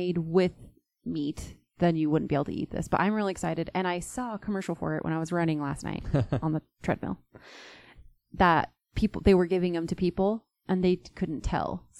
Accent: Wichita, Kansas, United States; Because they're from Wichita, my hometown.

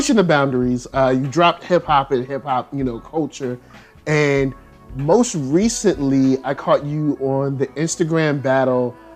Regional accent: Richmond, United States; now in Los Angeles, United States; I'm from Richmond.

